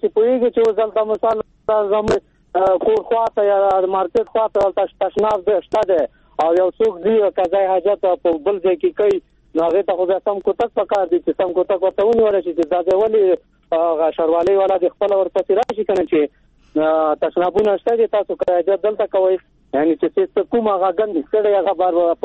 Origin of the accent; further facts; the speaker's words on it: Takhar, Afghanistan; د خواجه ورد ولسوالۍ نه تخار ولایت.